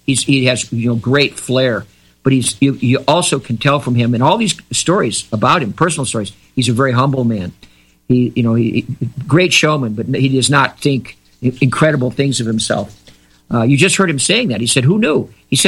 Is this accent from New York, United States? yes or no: no; California, United States; But I grew up surfing in California.